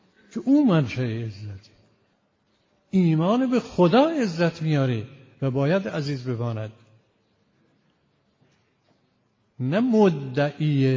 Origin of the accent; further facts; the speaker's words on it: Iran; اون وقت ما ایرانی هستیم دیگه، دلمون میخواد برتر باشه.